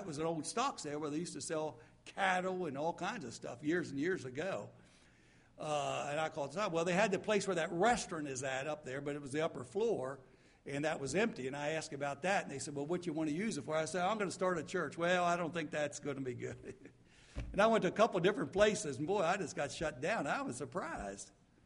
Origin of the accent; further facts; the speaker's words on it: Boonesboro, United States; I came back to Boonesboro in 1985. Of course, I was born and raised in Boonesboro, but I'd been away for some 10 plus years